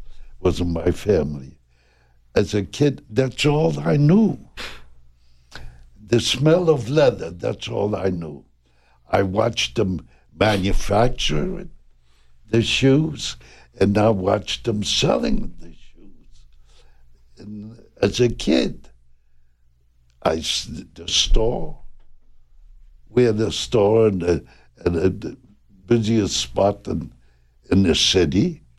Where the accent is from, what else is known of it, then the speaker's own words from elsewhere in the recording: New York, United States; now in Tucson, United States; I feel I'm a New Yorker.